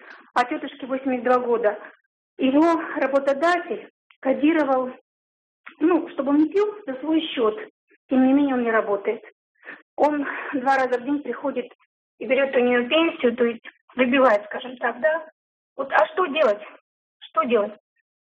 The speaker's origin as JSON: {"language": "Russian", "town": "Irkutsk", "region": "Irkutsk Oblast", "country": "Russia", "said": "я из Иркутска."}